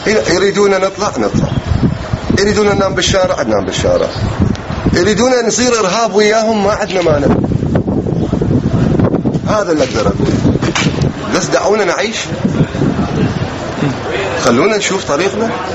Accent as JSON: {"language": "Arabic", "country": "Iraq", "said": "إحنا عراقيين وهذا الوطن وطن الكل"}